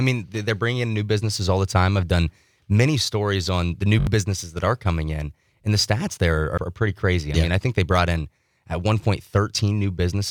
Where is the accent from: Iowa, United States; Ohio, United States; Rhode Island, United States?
Ohio, United States; Lima; No, so I'm from Ohio. I'm from in between Toledo and Cincinnati. It's called Lima, Ohio area.